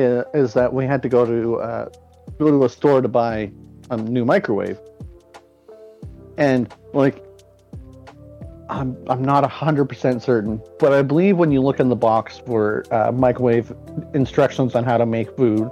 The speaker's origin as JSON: {"language": "English", "country": "Canada", "said": "because we're Canadian with the metric system"}